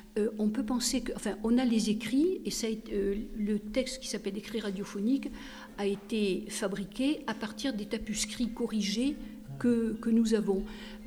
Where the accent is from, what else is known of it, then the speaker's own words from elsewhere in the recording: Marseille, Provence-Alpes-Côte d'Azur, France; c'est pas en tant que Marseillaise que je le dis